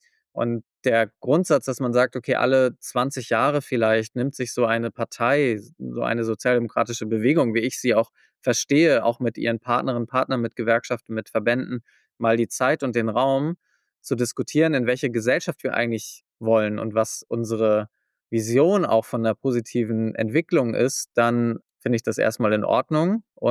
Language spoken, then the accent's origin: German; Schleswig-Holstein, Germany; für mich als Schleswig-Holsteiner